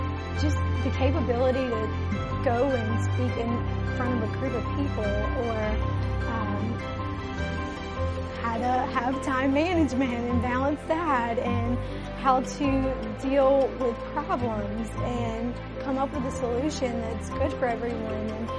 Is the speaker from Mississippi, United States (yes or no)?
yes; Weston, Mississippi, United States; I'm from Weston, Mississippi, and I am a business development representative for Champion Medical Center